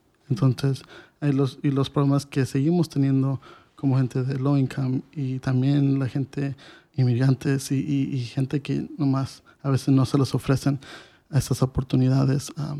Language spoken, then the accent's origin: Spanish; Mexico; Como mexicano a veces nosotros tenemos el orgullo y a veces no queremos recibir la ayuda